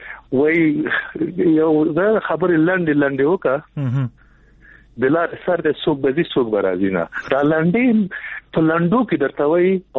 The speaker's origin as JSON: {"language": "Pashto", "region": "Nangarhar", "country": "Afghanistan", "said": "زه د ننګرهار یم"}